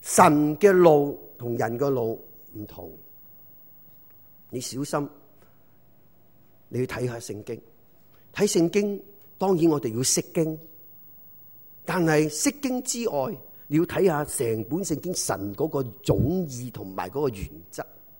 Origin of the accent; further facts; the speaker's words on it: Guangdong, China; 我哋广东人就话老笋生唔埋啊嘛